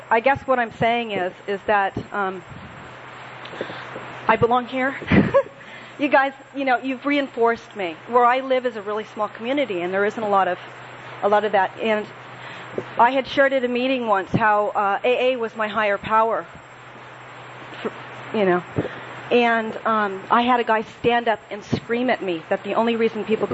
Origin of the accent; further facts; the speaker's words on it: Pasadena, California, United States; I'm from Pasadena, California originally